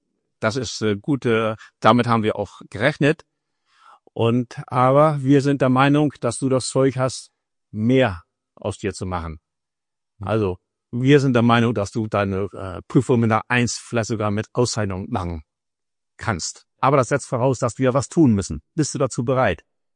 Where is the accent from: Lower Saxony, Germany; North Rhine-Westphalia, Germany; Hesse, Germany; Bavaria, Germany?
Lower Saxony, Germany; Walsrode; Ich selber bin am 6. Oktober 1951 in Walshode, Hollige, geboren und in einer Großfamilie aufgewachsen.